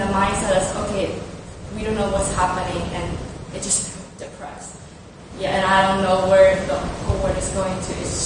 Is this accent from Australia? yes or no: no; China; and I'm originally from China, so China kind of closed up.